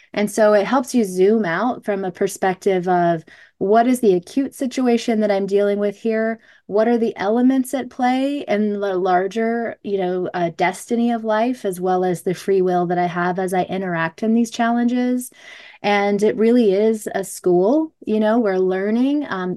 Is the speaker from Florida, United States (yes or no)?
yes; Tallahassee, Florida, United States; Yeah, I'm from Tallahassee, Florida. Florida, it's a southern place.